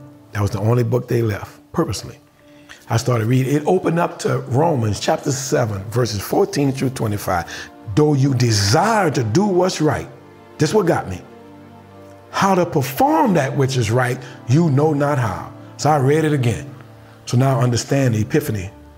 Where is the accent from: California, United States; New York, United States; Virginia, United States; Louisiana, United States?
Louisiana, United States; New Orleans; I'm from New Orleans, Louisiana. I had a pretty much leave it to Beaver type of upbringing.